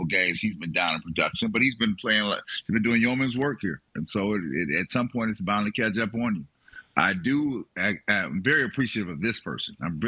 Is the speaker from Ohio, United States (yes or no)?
yes; Cleveland, Ohio, United States; send us some more Cavalier gear, because we want to let everybody know up here we're from Cleveland.